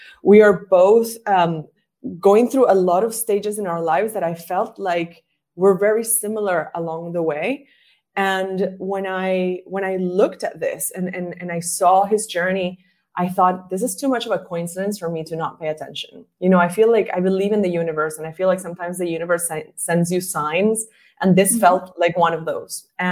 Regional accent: Venezuela; English is a second language; moved away as an adult; now in Singapore; I am originally from Venezuela in South America. And I've been living in Singapore for 6 years.

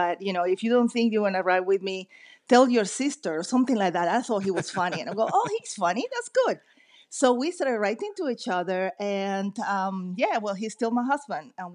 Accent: United States; when I grew up in the States. Having lived with a Jewish family

